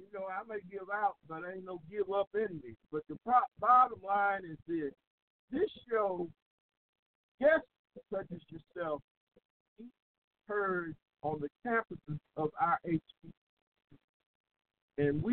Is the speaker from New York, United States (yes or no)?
no; South Carolina, United States; And when I'm from South Carolina